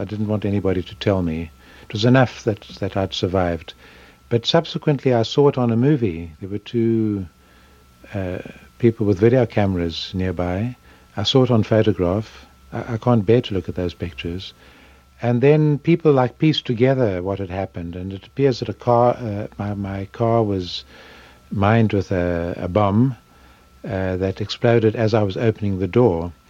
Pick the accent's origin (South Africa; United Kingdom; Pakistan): South Africa; first language English; also born or lived in Mozambique; English, which is my mother tongue as a South African, and in Portuguese, which is the most widely spoken language in Maputo, the capital of Mozambique, where I was working at the time.